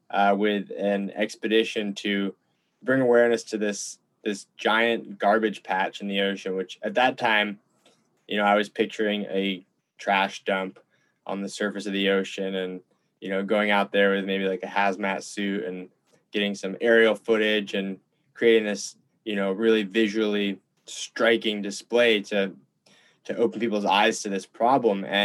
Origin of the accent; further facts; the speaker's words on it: Ithaca, New York, United States; now in Santa Cruz, United States; I'm from Ithaca, New York. So Ithaca is in the Finger Lakes region of upstate New York. And so I grew up on a lake, and I felt really fortunate to have a lot of exposure to the outdoors.